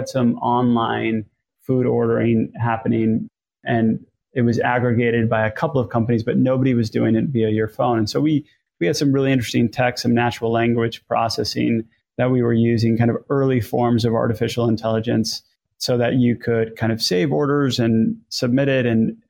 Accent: Northeast, United States; Growing up in the Northeast, I kind of always believed that I would go into either consulting or kind of investment banking, Wall Street.

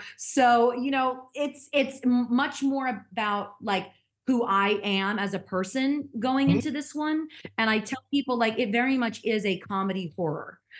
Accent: New Jersey, United States; because we're both from New Jersey, right. Which was really fun. And so we kind of talked a little bit about our childhood growing up there.

